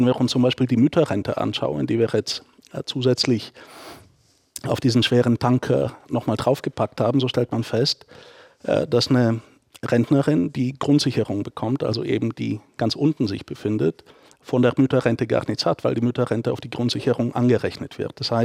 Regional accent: Bulgaria; now in Berlin, Germany; Ich komme aus Bulgarien. Und die 90er Jahre in Bulgarien waren eine Zeit von Armut

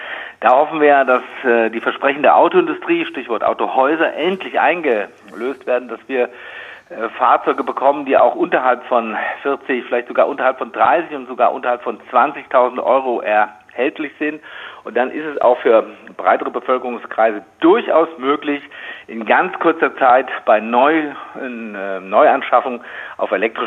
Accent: Berlin, Germany; Und da müssen wir uns als Berliner sagen, und es kommt ja noch dazu, dass wir in Berlin ein wunderbares öffentliches Personenverkehrsnetz haben.

